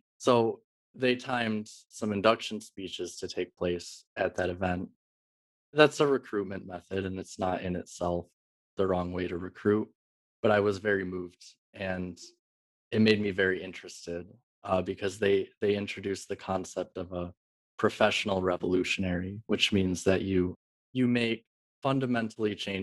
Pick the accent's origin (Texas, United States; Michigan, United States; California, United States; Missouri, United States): Michigan, United States; moved away as an adult; I grew up in Michigan. I lived there till I was 22 years old.